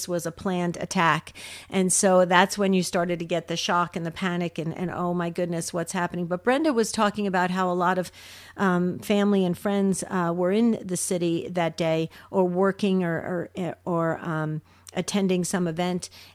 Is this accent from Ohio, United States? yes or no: no; New Jersey, United States; moved away as an adult; also born or lived in Arizona; Remember, I came from New Jersey, was raised in New Jersey, but then I moved to Arizona when I went to college.